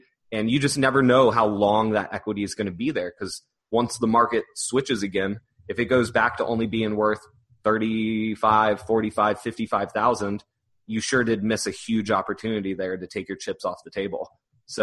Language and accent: English; Orlando, Florida, United States; it's so competitive in Orlando. And this is my hometown. I love my city